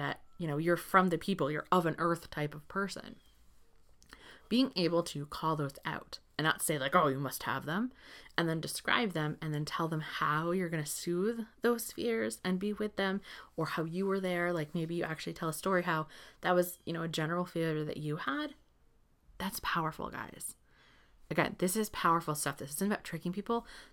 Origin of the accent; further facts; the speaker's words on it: New England, United States; So I'm from New England in the United States. And here, like, baseball is really big. You hear it in my voice.